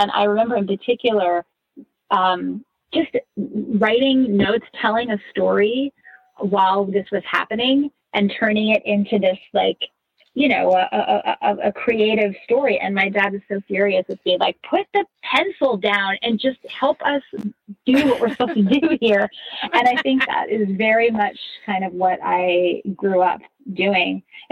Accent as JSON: {"language": "English", "region": "New York", "country": "United States", "tie": "born or raised there", "said": "And I grew up in New York. Went to college in New York City for acting and writing."}